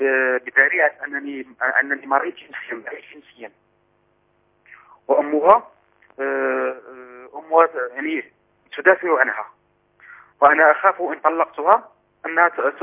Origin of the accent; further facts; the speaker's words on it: Morocco; من المغرب